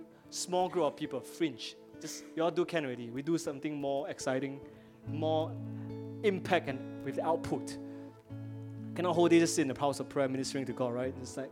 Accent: Singapore; I'm a Singaporean, man. Come on.

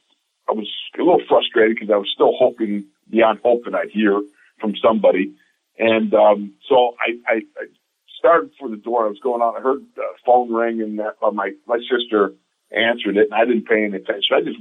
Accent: Orchard Park, New York, United States; growing up in Orchard Park, New York, I've got two brothers, two sisters, and we grew up 2.4 miles from the Bills Stadium there in Orchard Park.

